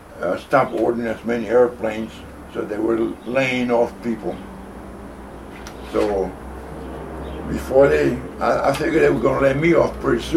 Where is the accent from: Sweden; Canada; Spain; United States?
Spain; Asturias; Find out as much information about Asturias, because I knew I was from Asturias. Mm-hmm. I did not know the name of the town, but I knew the region of Asturias.